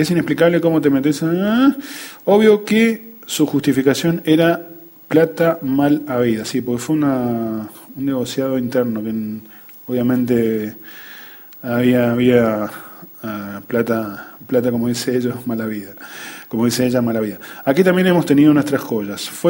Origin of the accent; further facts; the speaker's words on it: Uruguay; Soy oriundo de la República Oriental, de Uruguay obviamente